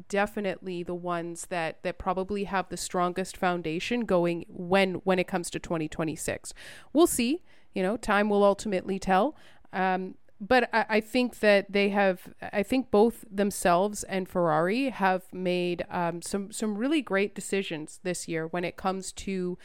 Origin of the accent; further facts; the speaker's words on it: Canada; Look, as a Canadian, I would love to see a Canadian on the podium.